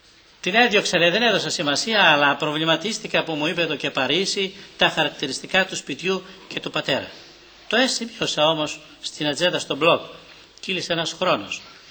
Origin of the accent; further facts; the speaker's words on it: Agrinio, Western Greece, Greece; Αυτή η ίδια γυναίκα στα μέρη μας εκεί στο Αγρίνιο απ' έξω ήταν από τις πιο πλούσιες οικογένειες.